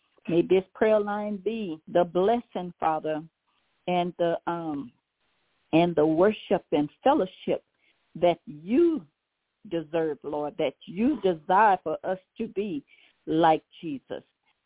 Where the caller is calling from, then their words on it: Baton Rouge, Louisiana, United States; I'm calling from Baton Rouge, Louisiana.